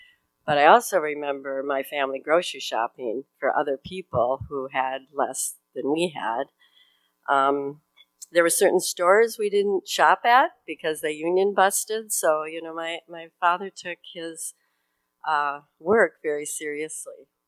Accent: Madison, Wisconsin, United States; I was raised in Madison, Wisconsin, in a very working class neighborhood.

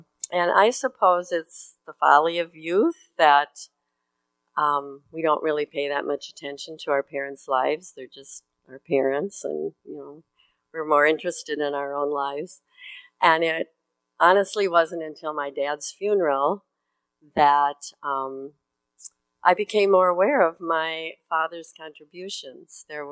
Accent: Madison, Wisconsin, United States; I was raised in Madison, Wisconsin, in a very working class neighborhood.

